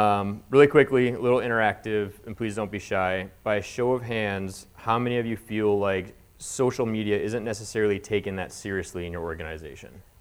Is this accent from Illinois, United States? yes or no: yes; Chicago, Illinois, United States; I'm a native Chicagoan, so as most millennials describe themselves, I'm actually from the Chicago suburbs.